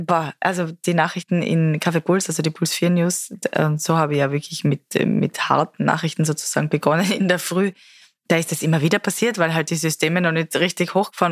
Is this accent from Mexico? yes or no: yes; Mexico; German is a second language; now in Germany; Als Kind in Mexiko haben wir immer dann so uns gegenseitig irgendwie erklärt, was welche Wörter heißen und so.